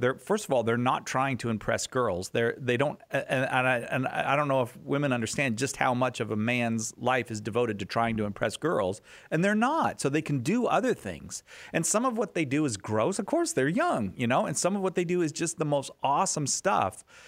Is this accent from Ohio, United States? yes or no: no; California, United States; I was raised in mostly in California schools that were co-ed, entirely co-ed.